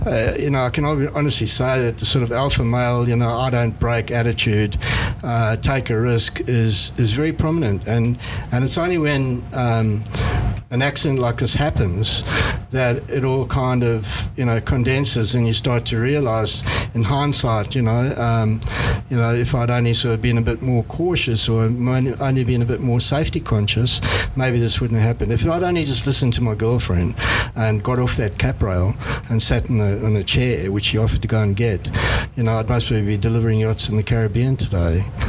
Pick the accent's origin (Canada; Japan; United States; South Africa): South Africa; I grew up in South Africa, as you can tell, and from a very young age, I started surfing